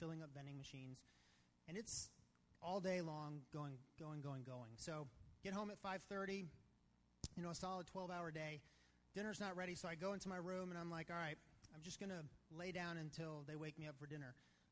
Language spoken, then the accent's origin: English; Atlanta, Georgia, United States; So I grew up here in Atlanta, or just to the west in Atlanta.